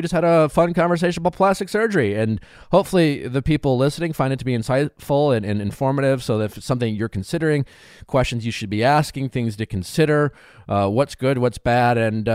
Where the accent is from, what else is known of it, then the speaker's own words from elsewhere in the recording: Wisconsin, United States; now in Los Angeles, United States; Since living in LA, it's something I've became a lot more aware of. I'm from Wisconsin. We don't talk about plastic surgery as much over there.